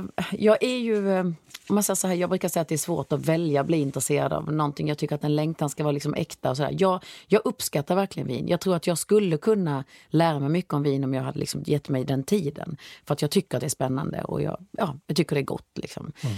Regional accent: Sweden; som svensk person som kanske äter mycket, vi äter mycket lax, vi äter mycket torsk och vitfisk och ganska köttig fisk liksom.

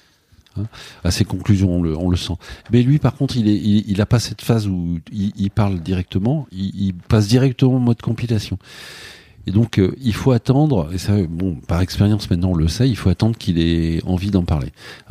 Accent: Southern France, France; Moi, je suis du Sud, je démarre un peu au quart de tour.

